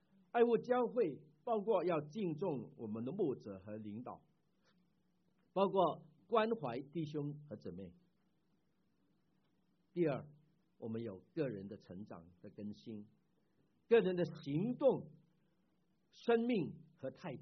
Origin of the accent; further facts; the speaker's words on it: Chaozhou, Guangdong, China; 我们是潮州人我们就是说平安所以呢很亲切的